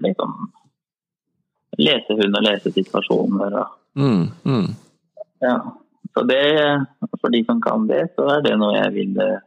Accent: Sarpsborg, Østfold, Norway; Jeg kom jo fra Sarpsborg da, I Østfold.

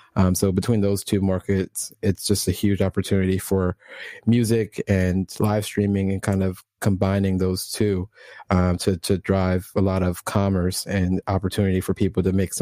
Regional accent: Jamaica; I'm Jamaican, and when I just heard about it and tuned

